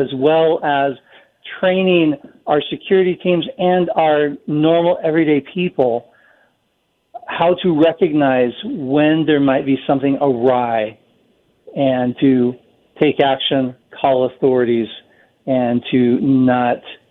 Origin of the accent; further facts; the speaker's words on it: Colorado, United States; And then in Boulder, Colorado, my home state, there was a literal fire attack